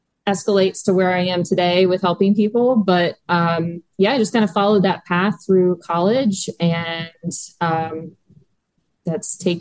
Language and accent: English; Baltimore, Maryland, United States; It was just kind of a love that I had growing up in Baltimore. We were kind of in the suburbs of Baltimore.